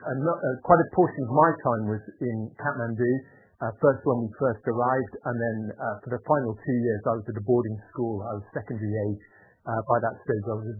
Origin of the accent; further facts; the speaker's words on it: Manchester, North West England, United Kingdom; also born or lived in Nepal; No, I grew up in Manchester, Spallerfield, not far from that lovely part of Manchester, sometimes referred to as Moss Side.